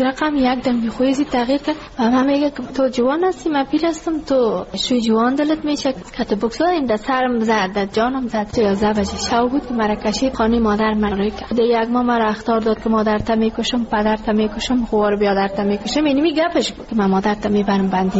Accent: Ghazni, Afghanistan; now in Kabul, Afghanistan; ما کابل آمده از غزنی هستم.

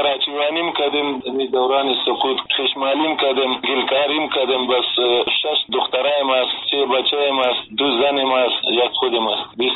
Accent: Afghanistan; ما افغان هستیم، مسلمان هستیم

